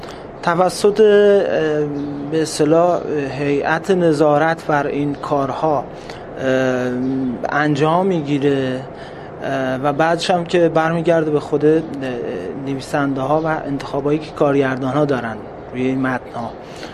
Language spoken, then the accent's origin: Persian; Kermanshah, Iran; چون من خودم بچه کرمانشاه هستم